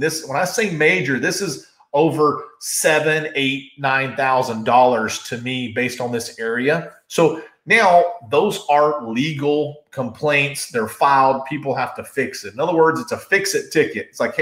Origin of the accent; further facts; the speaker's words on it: North Carolina, United States; So let's just talk about North Carolina, my home state. I love North Carolina.